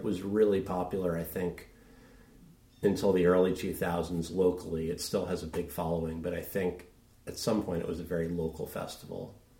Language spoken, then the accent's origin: English; Queens, New York, United States; even though I grew up in Queens, New York, I always thought of myself as more of a rural person.